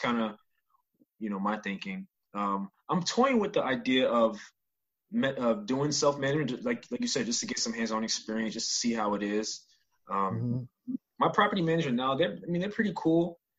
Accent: New York, United States; so a friend of mine who I grew up with back in New York, we're going to partner together to buy something in Dayton.

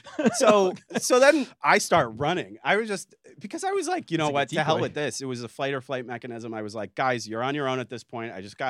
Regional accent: United States; Obviously, I was like, I'm an American.

